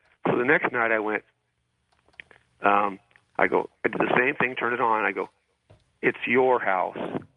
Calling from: Clovis, California, United States; I'm calling from Clovis, California.

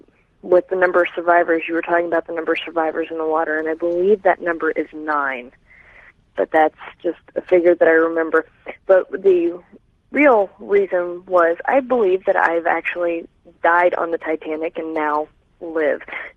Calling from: Dayton, Ohio, United States; Dayton, Ohio.

